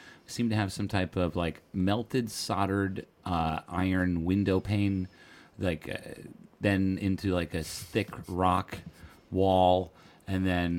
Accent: Troon, Scotland, United Kingdom; I grew up in Troon.

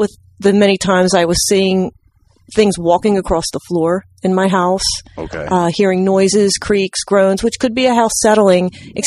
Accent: Merchantville, New Jersey, United States; now in Mullica Hill, United States; I was born and raised in Merchantville.

